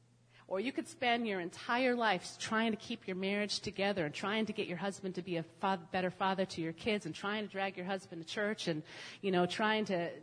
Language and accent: English; Brooklyn, New York, United States; I grew up in Brooklyn in a working class home.